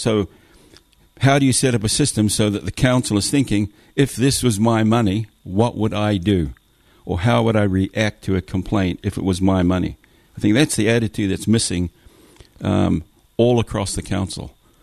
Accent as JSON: {"language": "English", "town": "Los Angeles", "region": "California", "country": "United States", "tie": "born or raised there", "said": "And my parents moved to Los Angeles in the 70s. So we grew up in Los Angeles."}